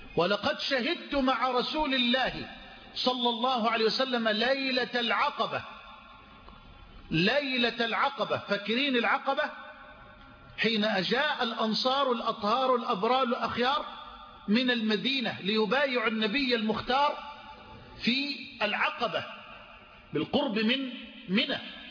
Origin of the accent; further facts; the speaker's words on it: Egypt; وانا جاي من مصر ليه